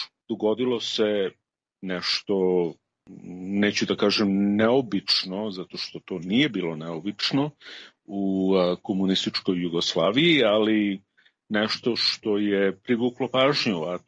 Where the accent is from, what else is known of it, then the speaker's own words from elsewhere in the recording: Chicago, Illinois, United States; Ja sam odrastao u Americi, roditelji su iz Srbije, iz Jugoslavije